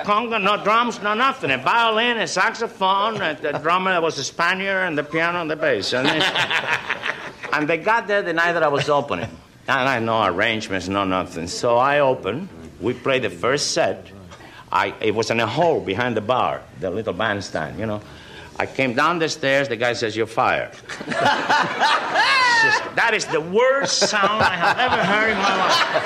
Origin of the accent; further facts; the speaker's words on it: Santiago, Santiago de Cuba, Cuba; Now, in Cuba, everybody does the conga in carnival time, particularly my hometown.